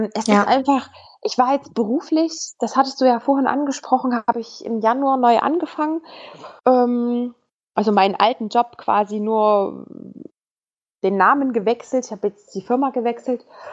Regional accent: Germany; ich komme aus Deutschland

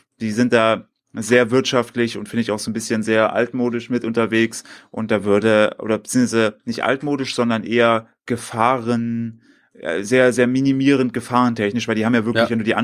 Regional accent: Germany; soweit ich das als ich als dummer Deutscher verstanden habe

